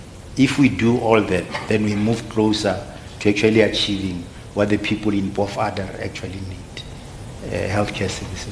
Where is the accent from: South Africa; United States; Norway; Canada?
South Africa; Hammanskraal, Gauteng; I come from Hammarskraal